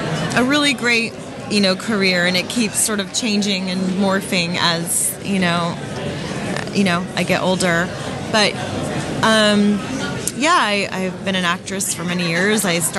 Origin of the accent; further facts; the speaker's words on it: Las Vegas, Nevada, United States; I mean, it's my hometown too. I grew up in Vegas.